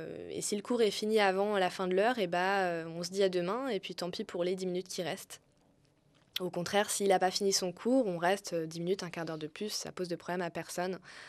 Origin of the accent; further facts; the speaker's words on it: France; now in Portugal; Donc je viens de France, même si je ne fais pas partie d'une classe aisée, j'arrive au Portugal